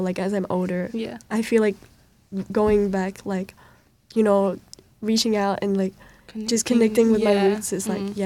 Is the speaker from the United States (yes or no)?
no; New Zealand; first language Burmese; when I was younger, my family would speak to me in Burmese. So, like, younger, I was more connected.